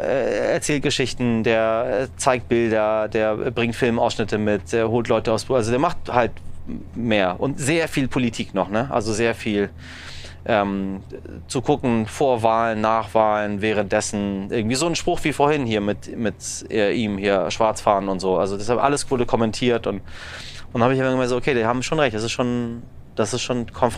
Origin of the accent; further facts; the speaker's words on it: Iran; Wir sind Iraner und sie sind hierher gekommen irgendwann